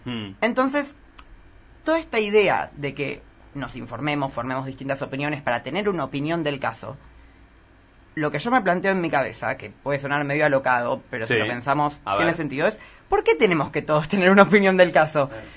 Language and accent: Spanish; Argentina